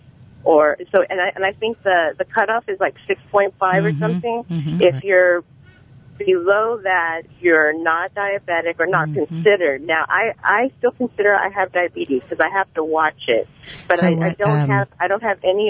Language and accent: English; United States; I'm Hispanic. I'm Mexican American.